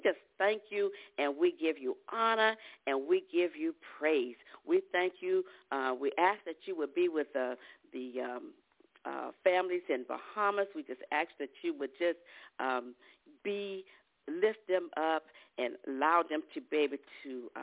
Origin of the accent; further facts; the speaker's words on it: Bowie, Maryland, United States; I am from Bowie, Maryland